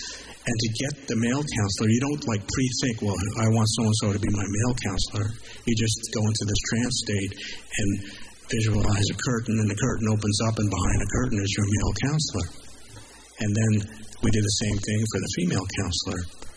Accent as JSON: {"language": "English", "region": "New York", "country": "United States", "lives_now": "California, United States", "said": "I was a writer, and I was here in California, but I'm from New York."}